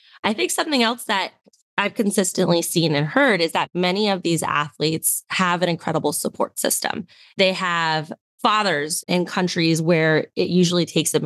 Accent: United States; And I'm from the United States. We watch a lot of U.S. athletes, and I'm the first to go and support all of them.

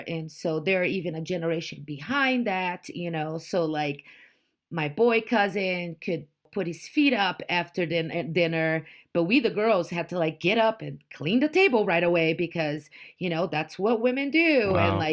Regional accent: Curitiba, Paraná, Brazil; So I grew up in Curitiba. Curitiba is a very south part of Brazil.

